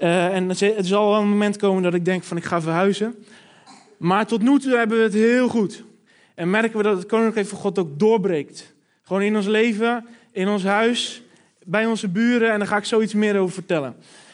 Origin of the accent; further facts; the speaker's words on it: Rotterdam, South Holland, Netherlands; Misschien hoor je het wel aan mijn tongval. Ik kom uit Charloes. Ik werd net voorgesteld dat Rotterdam, maar ja, dat is gigantisch groot. Ik kom uit Charloes.